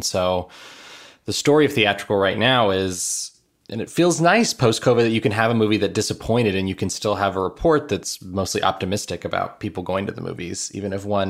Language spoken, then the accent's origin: English; Miami, Florida, United States; I grew up in Miami.